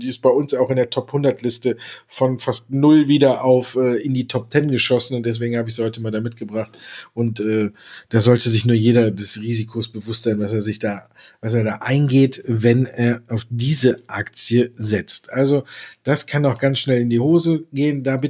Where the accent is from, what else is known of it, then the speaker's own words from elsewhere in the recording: Düsseldorf, North Rhine-Westphalia, Germany; born there; ich als geborener Düsseldorfer